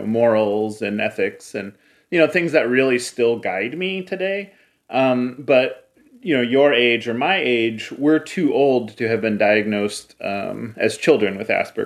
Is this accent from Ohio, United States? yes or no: yes; Cleveland, Ohio, United States; You know, I grew up in Cleveland, in the post-steel, through the recession of the 80s.